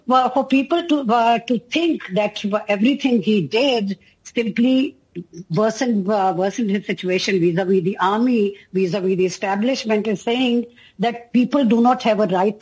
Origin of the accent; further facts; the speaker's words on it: Pakistan; For the first time in the history of Pakistan, and I say this as a Pakistani